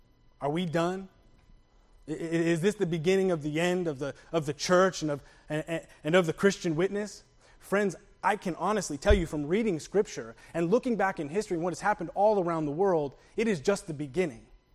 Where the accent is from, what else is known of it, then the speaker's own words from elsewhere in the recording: New England, United States; Now, I'm a Yankee from New England, and that's how I would say it, right? I would say, "you all."